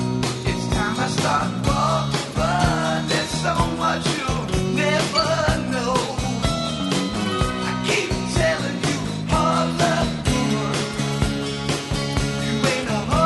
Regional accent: Gallarate, Lombardy, Italy; Anch'io sono di Gallarate, provincia di Varese, sì. Eh sì, siamo della provincia

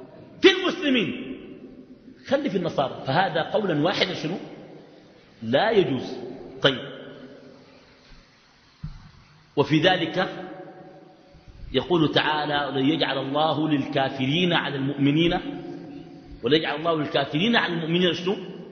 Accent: Sudan; ولكن الجمهور عندنا في السودان ناس الإستاذ

